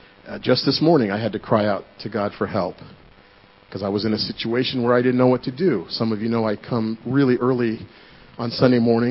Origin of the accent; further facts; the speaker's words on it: Denver, Colorado, United States; You know, growing up in Denver, the Nuggets were not very good.